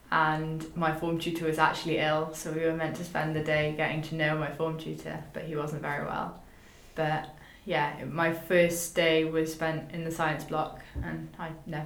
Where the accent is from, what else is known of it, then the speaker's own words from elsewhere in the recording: Caldicot, Wales, United Kingdom; also born or lived in Newport; Yeah, I've been here all my life.